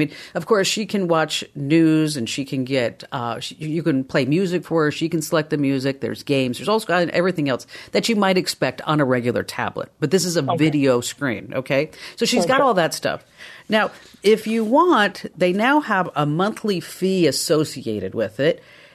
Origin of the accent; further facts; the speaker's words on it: New Jersey, United States; All right, so here, because you're from New Jersey and I'm from New Jersey, I want you to pronounce this word.